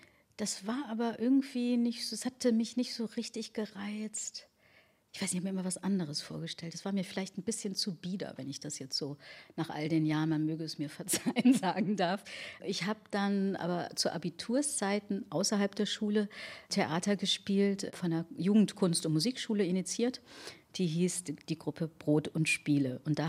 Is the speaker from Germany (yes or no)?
yes; Remscheid, North Rhine-Westphalia, Germany; Ich bin in Remscheid aufgewachsen, in Nordrhein-Westfalen, in Remscheid-Lennep eben zur Schule gegangen